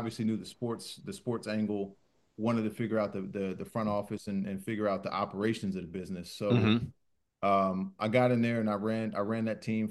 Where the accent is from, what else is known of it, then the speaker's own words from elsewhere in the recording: Harrisburg, Pennsylvania, United States; It was a lower level team. It was in my hometown called the Harrisburg Stampede.